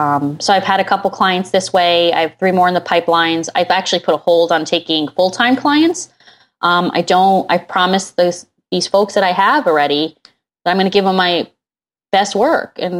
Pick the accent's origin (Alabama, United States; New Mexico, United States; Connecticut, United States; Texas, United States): Connecticut, United States; also born or lived in Jersey City / Hoboken; I'm from Connecticut. Same difference. Listen, I lived in Jersey. It was in Jersey City and Hoboken. It's all rubbed off on me.